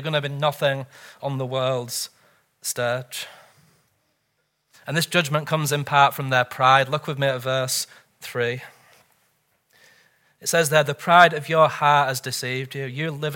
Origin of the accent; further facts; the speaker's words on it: England, United Kingdom; I'm from England, but it prefers to be known as Great Britain, doesn't it?